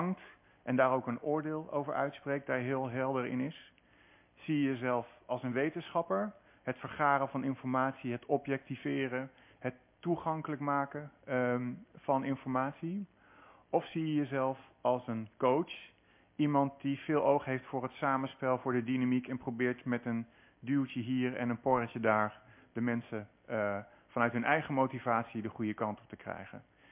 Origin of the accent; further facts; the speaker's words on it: Buren, Gelderland, Netherlands; now in Leiden, Netherlands; Dat is ook tussen de rivieren, namelijk de Betuwe Buren. Dat is waar ik ben opgegroeid. Waar ik de eerste 20 jaar van mijn leven ongeveer heb doorgebracht.